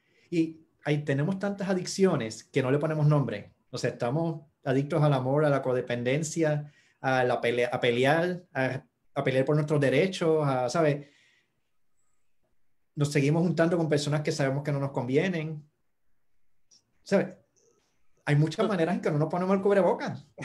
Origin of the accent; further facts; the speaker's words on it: Mexico; Yo soy mexicano, pero lo entiendo.